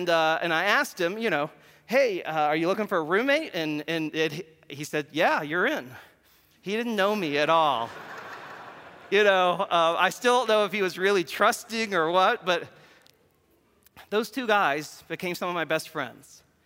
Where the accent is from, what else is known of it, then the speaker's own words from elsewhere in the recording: Tennessee, United States; now in Indiana; I would have never come to St. Luke's because I wasn't from Indiana, I was from Tennessee.